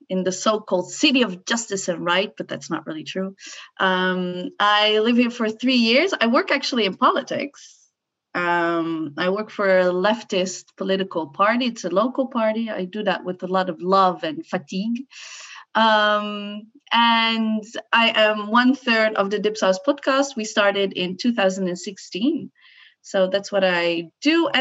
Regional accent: Netherlands; English is a second language; I'm Moroccan. I'm okay. Dutch Moroccan. I grew up in the Netherlands, but I speak like Maghrebian French.

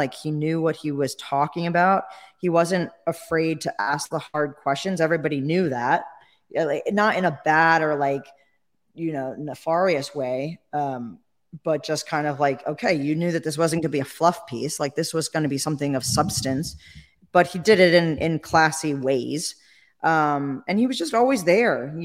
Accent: New Jersey, United States; And I grew up in Jersey, by the way.

